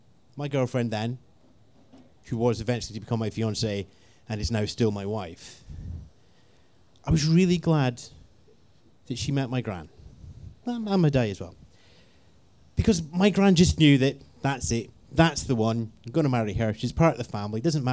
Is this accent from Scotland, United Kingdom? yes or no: yes; Scotland, United Kingdom; no, we're Scottish, we're going to have our honeymoon in Scotland.